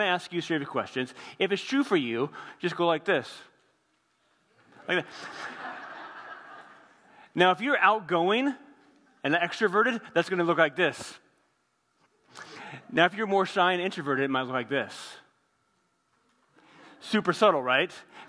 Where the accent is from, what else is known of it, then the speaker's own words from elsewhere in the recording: Midwest, United States; The way that we did Christmas gifts growing up, we always got to open one gift Christmas Eve after we came home from Christmas Eve service. And it was in the Midwest